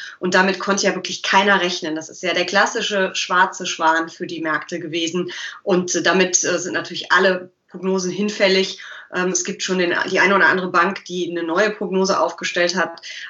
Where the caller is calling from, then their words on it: Düsseldorf, North Rhine-Westphalia, Germany; Aus Düsseldorf, aus meinem Arbeitszimmer von der frisch aufgeräumten Bücherwand.